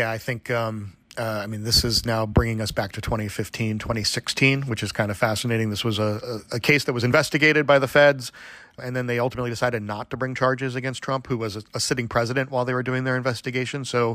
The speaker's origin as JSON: {"language": "English", "region": "Florida", "country": "United States", "tie": "born or raised there", "said": "South Florida is an interesting place. It's my hometown where I grew up and know very well."}